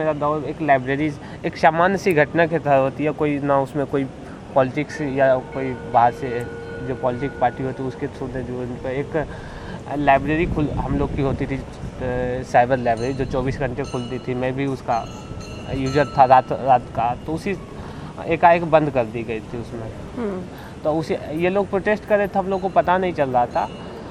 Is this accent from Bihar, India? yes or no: yes; Begusarai, Bihar, India; now in Varanasi, India; मेरा अस्थाई पता मैं बेगूसराय बिहार से आ रहा हूँ और मैं साधारण परिवार से हूँ